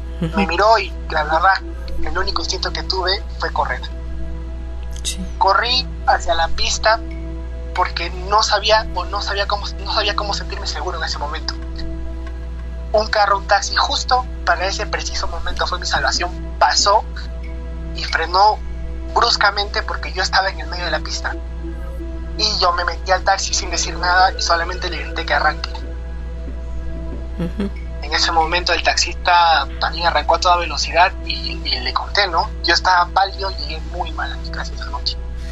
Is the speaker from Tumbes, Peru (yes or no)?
no; Huancayo, Junín, Peru; now in Lima, Peru; Yo soy de Perú, resido en Lima, pero soy de Huancayo.